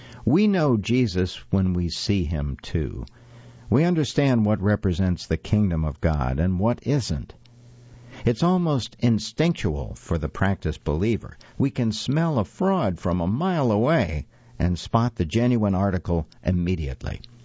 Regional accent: American South, United States; Growing up in the American South, I know something about trumpets or sirens. Severe weather being what it is in that part of the country, the intonation of a tornado siren or the tone of a weather radio becomes a part of your psyche.

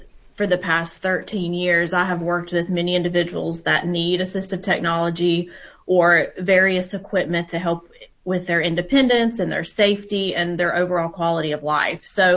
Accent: North Carolina, United States; I am originally from North Carolina, although I have traveled throughout the U.S. as a traveling therapist, and I made my way back to North Carolina, this beautiful state.

